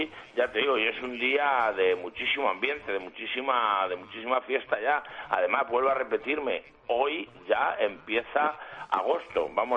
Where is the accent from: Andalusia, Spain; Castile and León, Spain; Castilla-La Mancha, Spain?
Castilla-La Mancha, Spain; Ah, pues yo soy manchego.